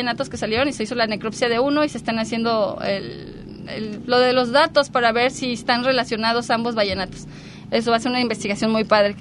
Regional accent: Mexico City, Mexico; moved away as an adult; now in Puerto Vallarta, Mexico; yo no soy de aquí de Puerto Vallarta, soy de la Ciudad de México. Llegué en el 2002 con el pretexto de mi servicio social

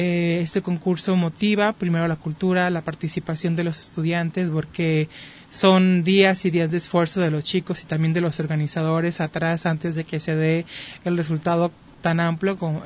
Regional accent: Mexico; Acordémonos que somos mexicanos

